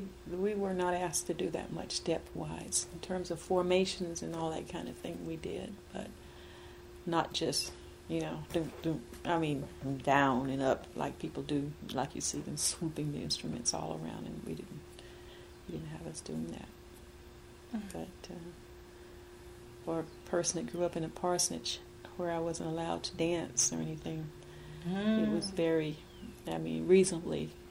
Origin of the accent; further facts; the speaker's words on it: Asheville, North Carolina, United States; but growing up in Asheville, the sense of there being a lot of other black people out there in the world was very, very limited.